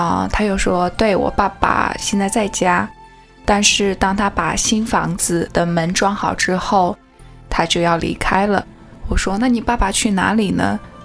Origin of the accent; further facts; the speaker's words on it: Henan, China; 因为我是在河南长大，所以当我们去到那些偏远山村的时候，对我来说是一种亲切感，是我想到我小时候在乡下跟奶奶一起生活。